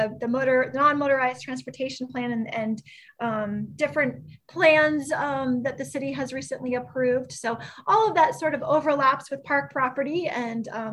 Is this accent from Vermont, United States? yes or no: yes; Vermont, United States; also born or lived in New Hampshire / Colorado; I'm originally actually from Vermont. I was raised in Vermont, New Hampshire, and spent some time going to college in Colorado and spent about 20 years in Colorado